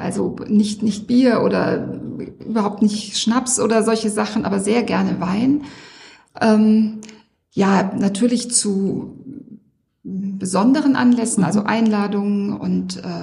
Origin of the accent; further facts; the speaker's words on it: Frankfurt, Hesse, Germany; Ja, also ich bin ja gebürtige Frankfurterin. Ich komme also aus Hessen, bin in einem Vorort von Frankfurt und später im Taunus aufgewachsen